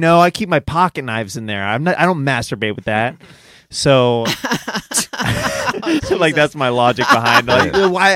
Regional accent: Kansas City, Kansas, United States; I'm from Kansas.

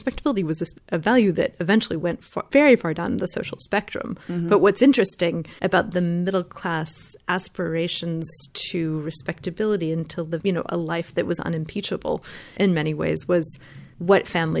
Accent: United States; I'm an American historian of Britain

